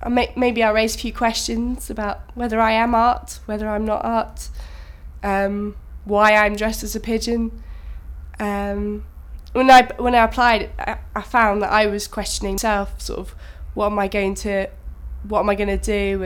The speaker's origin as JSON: {"language": "English", "town": "Langham", "region": "East Midlands", "country": "United Kingdom", "said": "I was born on the 27th of February 1988 and I'm from Langham in Rutland."}